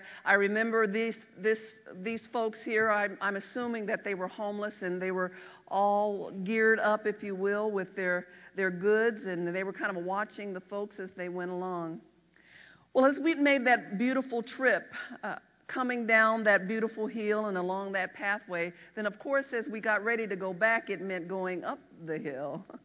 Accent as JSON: {"language": "English", "town": "Oakland", "region": "California", "country": "United States", "said": "actually went to the northern coast because I'm from Oakland, California."}